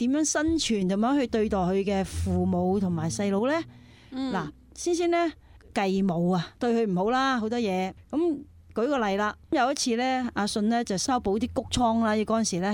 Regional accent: China; 因为我们中国人呢，正如你刚才说百行以孝为先嘛

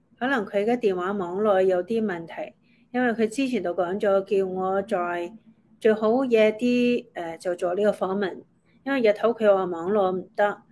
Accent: Hong Kong

